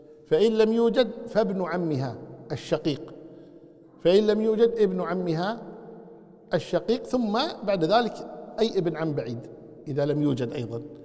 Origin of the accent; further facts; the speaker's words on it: Kuwait; عندنا في الكويت الابن مقدم على الأب